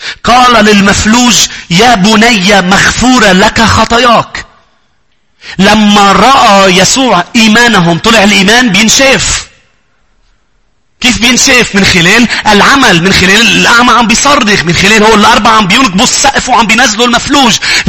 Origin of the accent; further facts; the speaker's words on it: Lebanon; انا لبناني واللبناني كتير وبحب لبنان كتير كتير كتير كتير